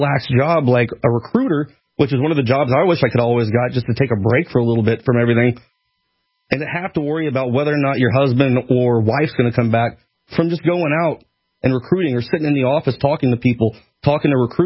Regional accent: United States; I am an American. I am very proud of what I've done for my country. I love my country.

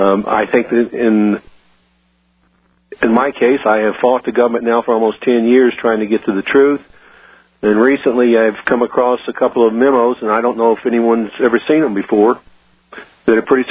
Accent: West Virginia, United States; Well, we're from West Virginia, a close family.

